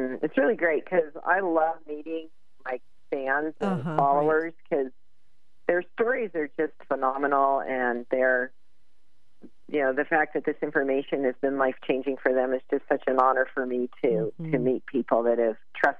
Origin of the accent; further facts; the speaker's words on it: California, United States; now in Utah, United States; I'm from the San Francisco Bay Area.